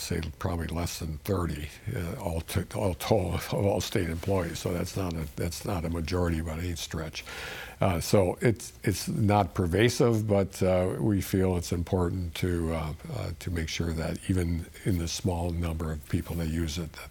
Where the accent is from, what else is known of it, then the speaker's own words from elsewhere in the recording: Wisconsin, United States; I've known Adam for a long time. I'm from Sheboygan County.